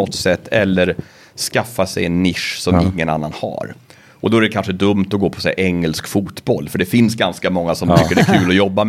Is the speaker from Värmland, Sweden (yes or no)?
yes; Karlstad, Värmland, Sweden; Jag hade varit lite på lokalradion och så där hemma i Karlstad.